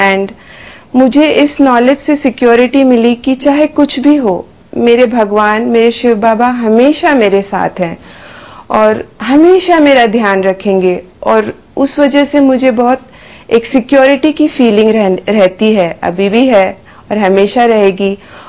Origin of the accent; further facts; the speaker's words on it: Indore, Madhya Pradesh, India; moved away as an adult; also born or lived in Mumbai; now in United States; मैं इंदौर शहर में पली बड़ी, लेकिन शादी के बाद मैं मुंबई चली गई। मुंबई में कुछ ही समय रही, उसके बाद मैं अपने हस्बैंड के साथ अमेरिका मूव हो गई।